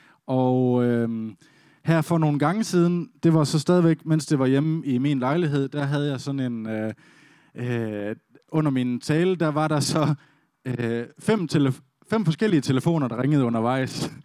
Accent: West Jutland, Denmark; accent: West Jutlandic; now in Aarhus, Denmark; og flyttede dertil fra Vestjylland for 9 år siden, eller Festjylland, som vi også kalder det. Så jeg har stadigvæk min dialekt fra Vestjylland, så uanset om jeg taler dansk, engelsk eller arabisk, så er det på vestjysk

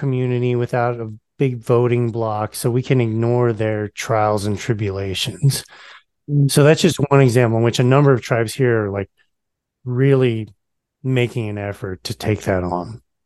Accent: Texas, United States; I'm from Texas originally, and Texas has a big population and a punitive criminal justice system.

